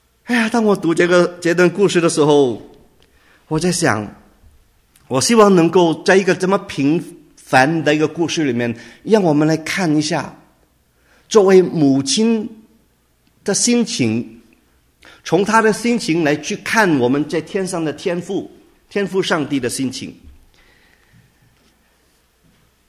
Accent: China; Chinese is a second language; 我们中国人有句话说什么

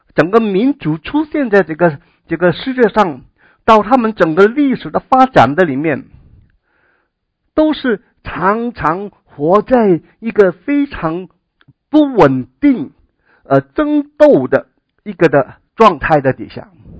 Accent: Guangdong, China; 可能是广东人的用词，可能你们在国内没有听过，说不定哈。我们广东人哈，我小的时候哈，60年代哈

